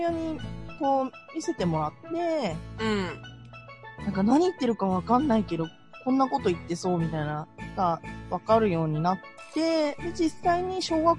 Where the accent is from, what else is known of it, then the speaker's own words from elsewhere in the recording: Yokohama, Kanagawa, Japan; also born or lived in Osaka / Tokyo / Sendai / Chiba; 出身は横浜なんですけど、父親の仕事の都合で、まあ、大阪行ったり、東京行ったり、